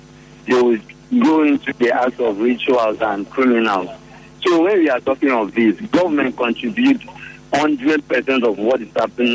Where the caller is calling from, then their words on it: United States; I'm calling from the United States.